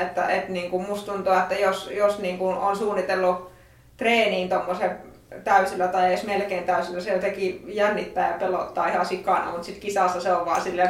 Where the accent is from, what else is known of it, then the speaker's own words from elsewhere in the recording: Siilinjärvi, North Savo, Finland; Mä oon Siilinjärveltä